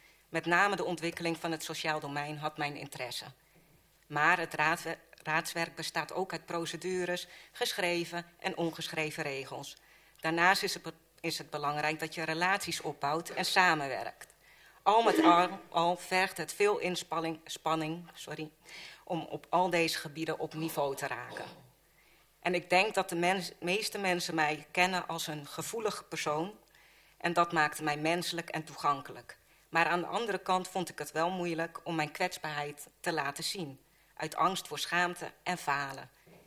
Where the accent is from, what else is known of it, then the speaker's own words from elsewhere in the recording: Almere, Flevoland, Netherlands; now in Asten, Netherlands; opgegroeid in Almere en sinds 3 jaar woonachtig in Asten.